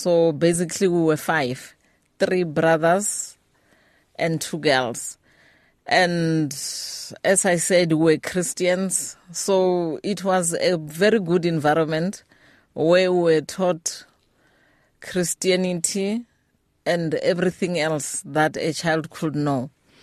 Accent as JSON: {"language": "English", "region": "Limpopo", "country": "South Africa", "tie": "born or raised there", "said": "I was born at home in Venda, and I grew up in a Christian family."}